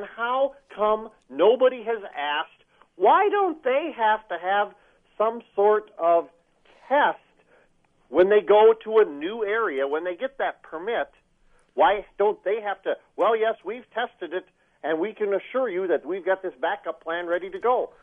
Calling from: Kiester, Minnesota, United States; Keister, Minnesota, small town up on the border here. Where I can see Iowa from here.

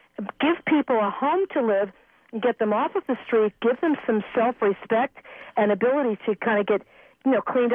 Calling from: Berkeley, California, United States; also born or lived in San Francisco / Los Angeles; I'm actually calling from Berkeley, but I lived in San Francisco for many years. I moved up from Los Angeles there in 1980.

